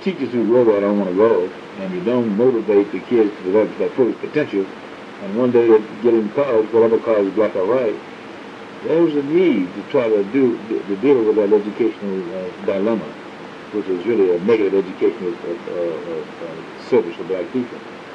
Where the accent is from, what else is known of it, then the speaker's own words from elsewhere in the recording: Cottonwood, Georgia, United States; she had a student who came from Cottonwood, Georgia, my hometown, and never been to a big town